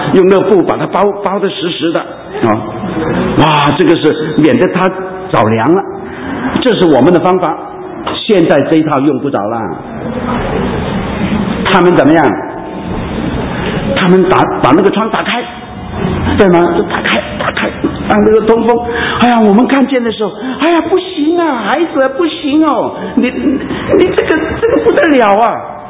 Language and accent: Chinese; China; 特别是我们中国人的家庭，常常的悲剧发生在什么地方？